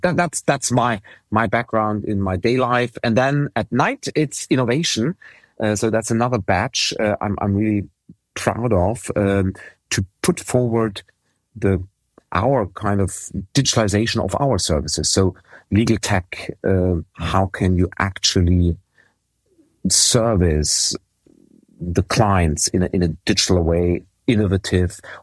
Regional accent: Heidelberg, Baden-Württemberg, Germany; So hence I wanted to study in my hometown.

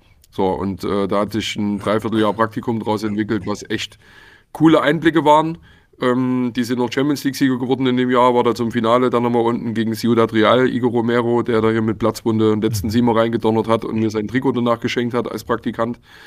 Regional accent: Zwönitz, Saxony, Germany; Ich komme eigentlich hier aus dem Erzgebirge, aus Zwönitz, kleines Nest neben Aue.

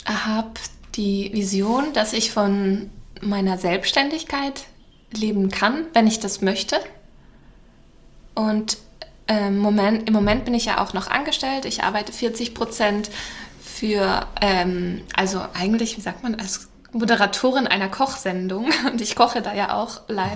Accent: Switzerland; accent: Swiss German; Ich verstecke das immer den Schweizer Dialekt.

